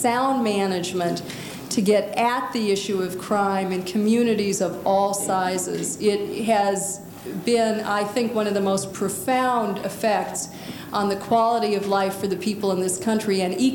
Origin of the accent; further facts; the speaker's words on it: Bothell, Washington, United States; Where I grew up in Bothell, where Senator Murray discussed this small town of a two-block-long Main Street